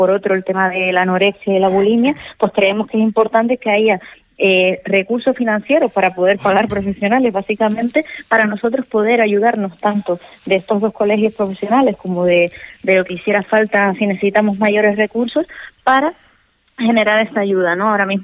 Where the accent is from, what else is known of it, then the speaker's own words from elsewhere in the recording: Los Realejos, Canary Islands, Spain; Yo soy del Realejo, del norte de Tenerife